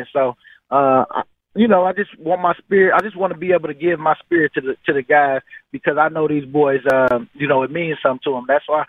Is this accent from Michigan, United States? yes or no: yes; Michigan, United States; it's my hometown. You know, I grew up a Lions fan.